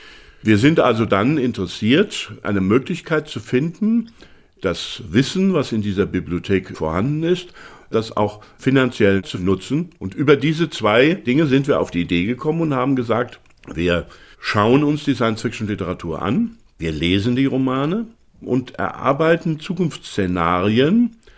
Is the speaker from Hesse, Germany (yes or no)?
yes; Wetzlar, Hesse, Germany; in meiner Heimatstadt in Wetzlar, das liegt relativ zentral in Deutschland